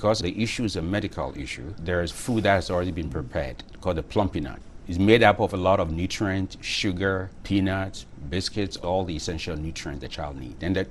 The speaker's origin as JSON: {"language": "English", "country": "Ghana", "tie": "born or raised there"}